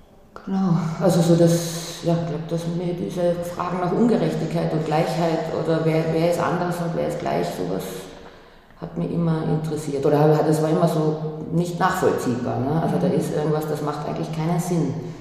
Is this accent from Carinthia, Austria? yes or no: yes; Klagenfurt, Carinthia, Austria; moved away as an adult; ich bin ein Kleinstadtkind. Das ist vielleicht schwieriger in manchen Punkten. Also ich bin geboren in Klagenfurt, bin dort auch bis 18 geblieben